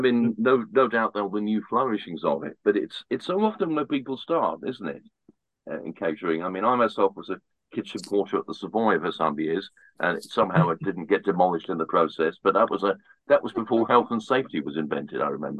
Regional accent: Poole, South West England, United Kingdom; I grew up in Poole.

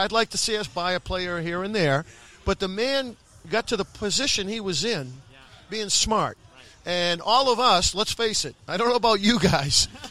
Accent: Boston, Massachusetts, United States; I'm born and raised in Boston.

